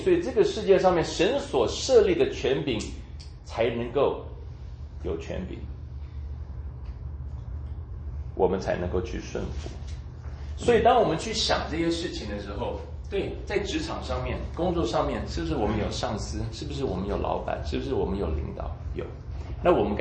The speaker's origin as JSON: {"language": "Chinese", "country": "China", "said": "因为好像我们中国人有这种文化，有这种教育，"}